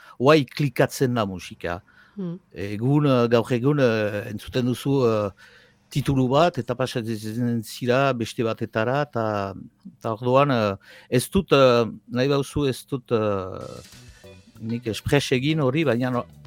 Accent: Ciboure, Nouvelle-Aquitaine, France; now in Itxassou, France; Ziburutaga bai naiz, eta ni handitu naiz sortzez ziburutaga, itxasuan bizi naiz, eta itxasuaga senditzen naiz

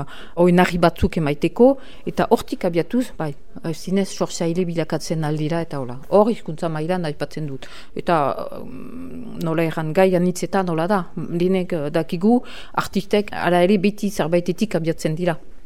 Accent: Albi, Occitanie, France; born there; Basque is a second language; ni ez naiz emengoa, albin sortu niz, eta orduan euskara ikasi dut

